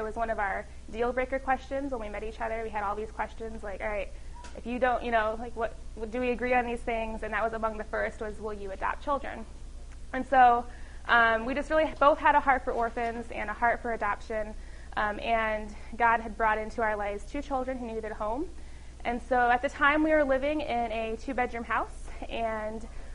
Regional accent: Phoenix, Arizona, United States; I'm from Phoenix, Arizona. My husband and I live in downtown Phoenix, which is about 30 minutes from here.

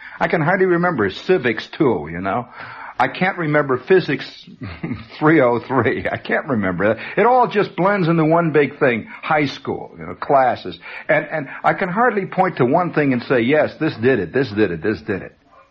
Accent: United States; and I have to say American life because I am an American. So I don't know about life in France that well.

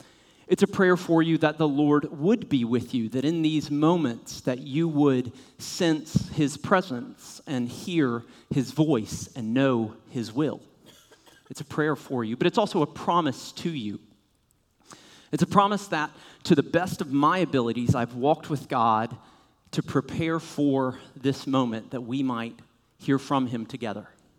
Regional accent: Blue Ridge Mountains, United States; now in Katy, United States; I grew up and have lived most of my life in the mountains. I grew up in the Blue Ridge Mountains, did my undergraduate in the Smoky Mountains, worked a couple summers in the Ozark Mountains, lived for the last 15 years at the base of Lavender Mountain, and did my doctoral work in the Rocky Mountains

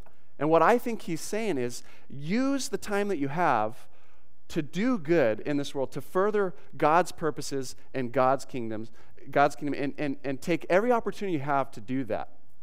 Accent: Newport Beach, California, United States; That doesn't resonate with me that much because I grew up in Newport Beach, California.

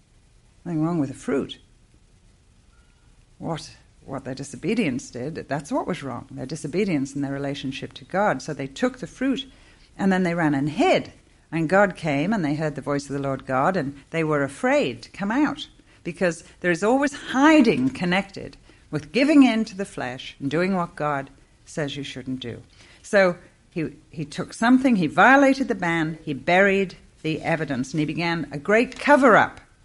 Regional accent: England, United Kingdom; as I expect you know, I'm English.

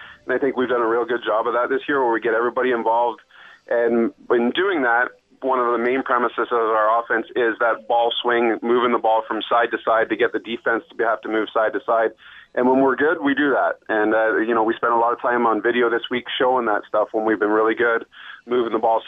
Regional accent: Ontario, Canada; First, I'm from Ontario, so cold to us is like -4, -5, so this is ridiculous, right?

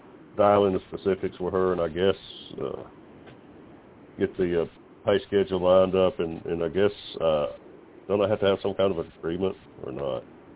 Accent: the South, United States; Well, I'm from the South, man.

